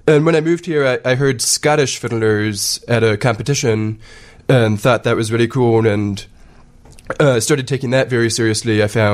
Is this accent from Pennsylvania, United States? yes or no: yes; Pittsburgh, Pennsylvania, United States; also born or lived in Honduras; So I grew up in Pittsburgh and Honduras before that.